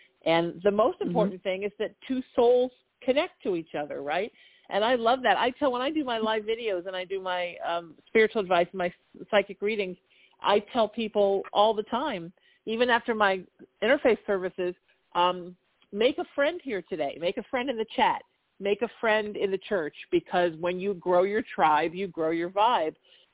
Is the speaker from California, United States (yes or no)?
yes; California, United States; I'm so lucky that I grew up in Southern California, but in all honesty, I grew up in Orange County in the 80s